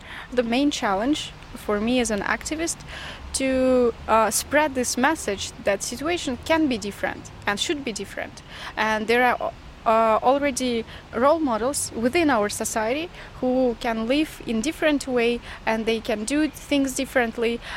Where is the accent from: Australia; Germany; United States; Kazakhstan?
Kazakhstan; South Kazakhstan; born there; English is a second language; I was born in South Kazakhstan, but this is the region which is the most conservative, traditionalistic regions.